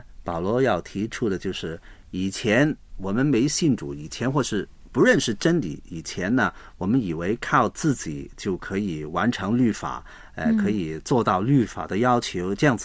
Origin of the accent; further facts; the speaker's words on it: China; 这个义字呢就跟我们一般中国人所说的公义啊正义是不同的啊。不能你别以为这个义呢就等于我们中国人的义啊。